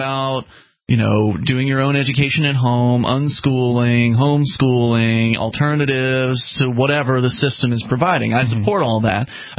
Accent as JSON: {"language": "English", "region": "Florida", "country": "United States", "said": "I mean, I come from Florida where they were spending $7,000 per pupil."}